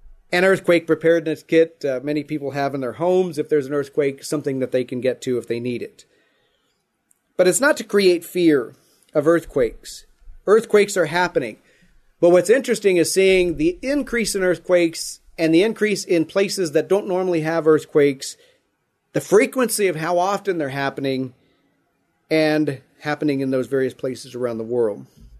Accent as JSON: {"language": "English", "region": "Midwest", "country": "United States", "tie": "born or raised there", "said": "I grew up in the Midwest, you guys have tornadoes."}